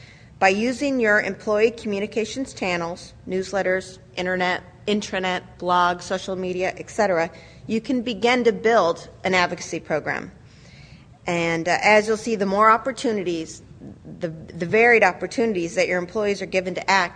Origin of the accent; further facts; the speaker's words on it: West Coast, United States; moved away as an adult; now in Washington, United States; I'm originally from the West Coast, but moved out to D.C. 13 years ago.